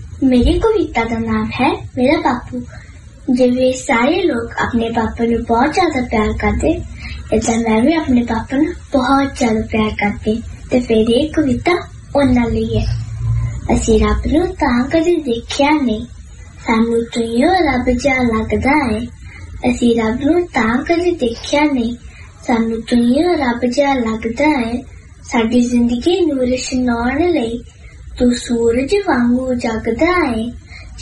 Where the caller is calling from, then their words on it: Adelaide, South Australia, Australia; ਮੈਂ ਆਸਟ੍ਰੇਲੀਆ ਦੇ ਸ਼ਹਿਰ ਐਡੀਲੇਡ ਤੋਂ ਬੋਲ ਰਹੀ। ਮੈਨੂੰ ਪੰਜਾਬੀ ਬੋਲਣਾ ਬਹੁਤ ਪਸੰਦ ਹੈ, ਮੈਨੂੰ ਆਪਣਾ ਪੰਜਾਬੀ ਕਲਚਰ ਵੀ ਬਹੁਤ ਪਸੰਦ ਹੈ।